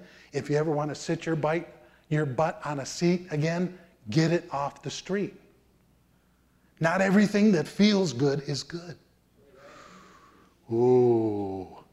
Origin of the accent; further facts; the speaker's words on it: North Tonawanda, New York, United States; when I was growing up in North Tonawanda, New York, it used to make me feel really good to play out in the street.